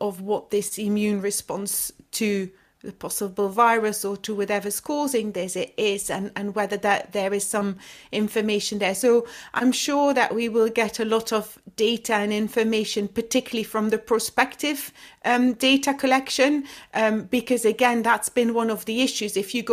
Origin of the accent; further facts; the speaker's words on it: Flanders, Belgium; I'm from the Flemish speaking part of Belgium, and I was doing my training in Leuven